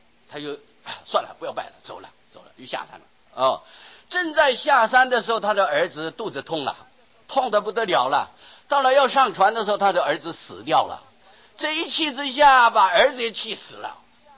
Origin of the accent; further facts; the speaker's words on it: China; 那么我们中国人有个习惯呢